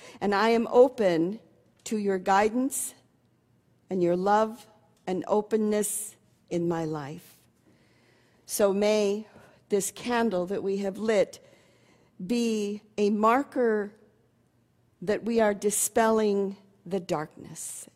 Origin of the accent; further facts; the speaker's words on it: Seattle, Washington, United States; And so growing up in Seattle, one has to be reminded of where the sun is and all of that.